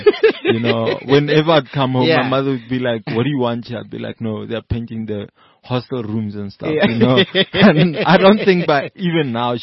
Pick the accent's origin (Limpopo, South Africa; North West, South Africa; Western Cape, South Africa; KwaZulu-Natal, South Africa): North West, South Africa; Rustenburg; also born or lived in Soweto; No, I was born in Soweto, then, we're from Rustenburg, so I grew up in Rustenburg. But, pretty much grew up in boarding school